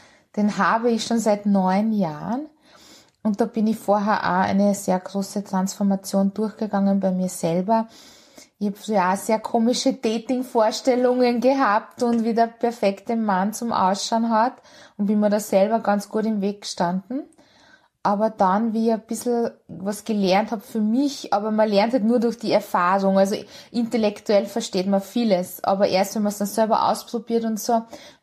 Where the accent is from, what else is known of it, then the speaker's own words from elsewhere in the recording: Linz, Upper Austria, Austria; also born or lived in Hungary; ich bin in Ungarn geboren und in Linz aufgewachsen.